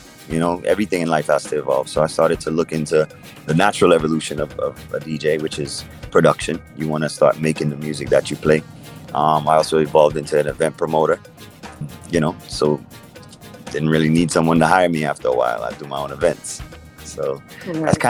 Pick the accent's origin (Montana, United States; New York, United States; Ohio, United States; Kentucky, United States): New York, United States; also born or lived in Trinidad and Tobago / Atlanta; I was born in Trinidad and Tobago. And I'd say, you know, I kind of grew up everywhere. Grew up in New York, Atlanta, you know, just kind of here and there everywhere.